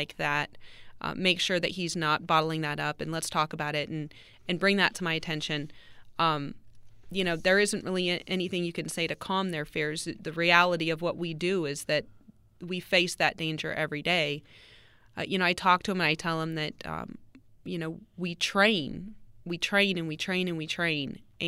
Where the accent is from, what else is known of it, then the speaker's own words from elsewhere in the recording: Las Vegas, Nevada, United States; I was born and raised in Las Vegas. I was born and raised around the North Las Vegas Police Department.